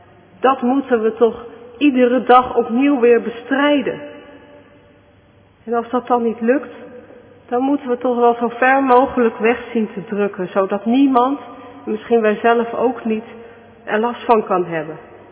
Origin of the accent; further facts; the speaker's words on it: Zutphen, Gelderland, Netherlands; Het is in Zutphen, waar ik vandaan kom, altijd in de zomer en in de lente aan de orde van de dag.